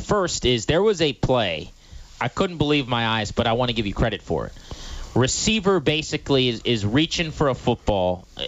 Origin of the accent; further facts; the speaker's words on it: Virginia, United States; Now, I'm born and raised in Virginia.